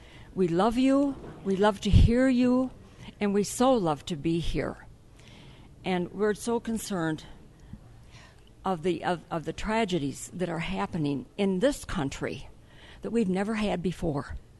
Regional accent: Grand Rapids, Michigan, United States; now in Naples, United States; We were from Grand Rapids, Michigan

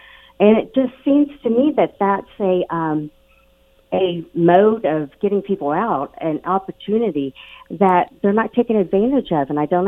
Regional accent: Texas, United States; now in Ohio, United States; Actually, I'm in Ohio, but I am a Texan. I was born and raised in Texas.

